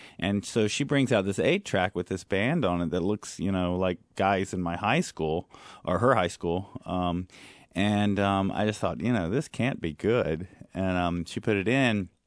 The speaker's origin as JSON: {"language": "English", "town": "Asheboro", "region": "North Carolina", "country": "United States", "tie": "born or raised there", "said": "Well, I don't know. It played into insecurity, that's for s"}